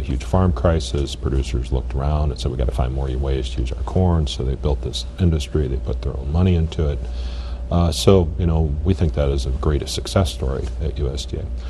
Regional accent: Northern Plains, United States; I come from the Northern Plains.

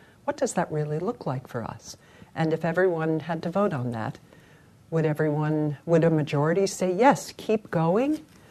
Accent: New York City, New York, United States; I'm from New York City where there was no open space but one Central Park.

